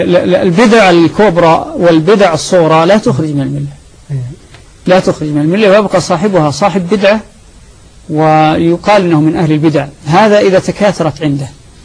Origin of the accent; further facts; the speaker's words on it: Saudi Arabia; فمثلا عندنا في المملكة العربية السعودية